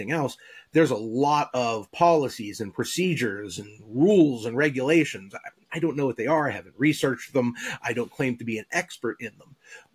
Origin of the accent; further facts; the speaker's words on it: United States; But I'm an American. I watch the Olympics relatively jingoistically.